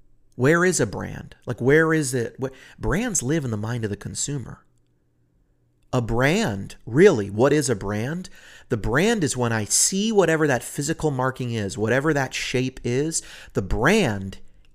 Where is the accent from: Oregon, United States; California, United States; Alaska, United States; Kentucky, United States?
California, United States; San Francisco; moved away as an adult; now in Nashville, United States; I mean, I grew up in San Francisco. I lived there for 30 years before I moved to Nashville.